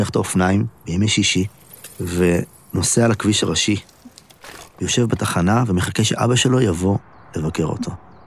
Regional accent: Ein Carmel, Haifa District, Israel; אני גדלתי בקיבוץ עין כרמל, אני בעצם המחזור האחרון שעוד ישן בבתי הילדים.

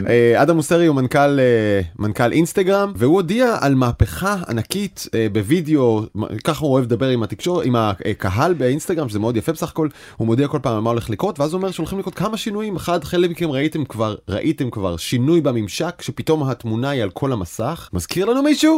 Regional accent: Haifa, Haifa District, Israel; אני מהחיפאים שלא הולכים לבקר ב...

